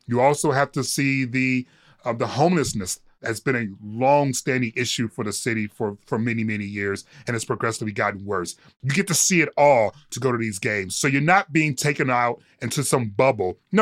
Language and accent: English; Detroit, Michigan, United States; Obviously, as a Detroit Lions fan, as someone who's born and raised in Detroit